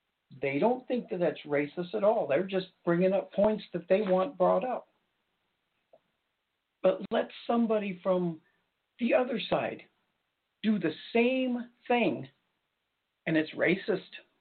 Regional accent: Albuquerque, New Mexico, United States; I grew up in Albuquerque.

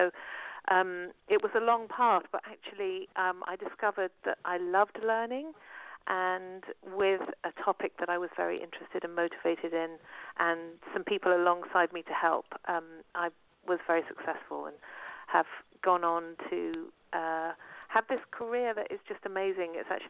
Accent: London, United Kingdom; I'm from London. You can probably hear from my accent.

